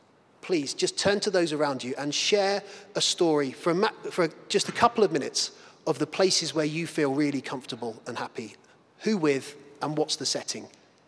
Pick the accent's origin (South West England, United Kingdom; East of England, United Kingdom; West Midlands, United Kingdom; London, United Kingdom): East of England, United Kingdom; to return home, to my family home, where I grew up in Suffolk